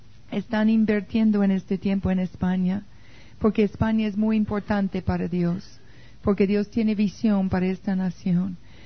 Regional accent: United States; now in Colombia; ¿y esta gringa qué dice? ¿Qué hace diciendo que viene de Bogotá? Pero soy un injerto gringo en la rama colombiana de la Viña de Jesucristo, que llevo 27 años de misionera en Colombia.

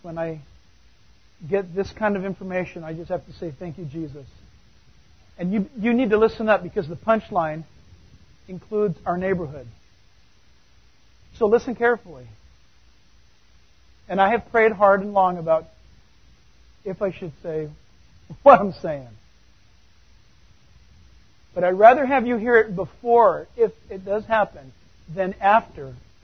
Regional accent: San Diego, California, United States; 5, San Diego. Now that hits me rather personal. That's where I was born. That's my hometown. San Diego.

